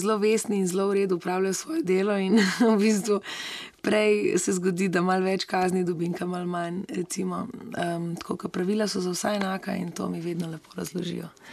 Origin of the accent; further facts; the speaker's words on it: Slovenian Littoral, Slovenia; jaz sem Primorka, ampak ne opredeljujem se takole, recimo. Bolj se počutim Slovenka